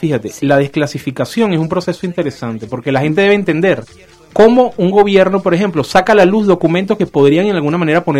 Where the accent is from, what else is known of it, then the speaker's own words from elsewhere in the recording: Venezuela; afecta, por lo menos, a mi tierra, a Venezuela, a una cantidad de otros países